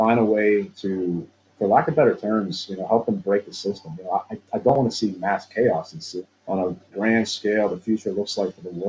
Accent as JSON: {"language": "English", "town": "Pittsburgh", "region": "Pennsylvania", "country": "United States", "tie": "born or raised there", "said": "I mean, I'm born and raised in Pittsburgh, and I even have to respect the fact that he's from Cleveland."}